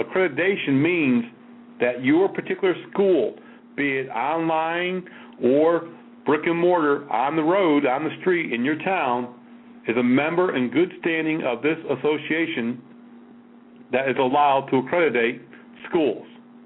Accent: Connecticut, United States; Well, I grew up in Connecticut. I've been to Yale.

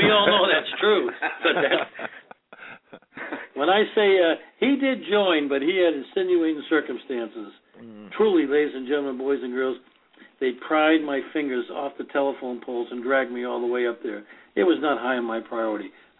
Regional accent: United States; I felt, though, that as an American, we have a problem. We're overseas.

